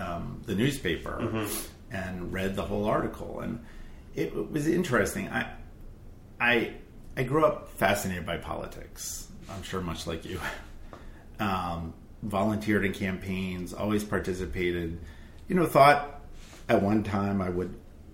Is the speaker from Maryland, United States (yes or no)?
yes; Silver Spring, Maryland, United States; They happened to move here, and I grew up in Silver Spring.